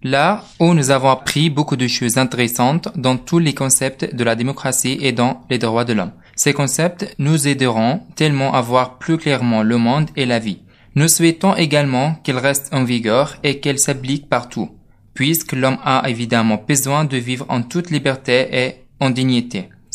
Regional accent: Yemen; French is a second language; nous sommes du Yémen. Nous sommes venus en France à Vichy

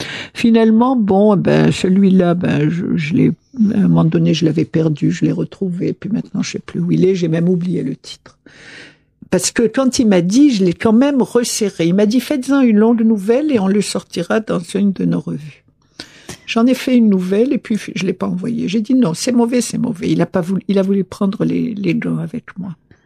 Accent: Algeria; Si je signe, c'est que je suis comme vous, française, mais moi je suis algérienne.

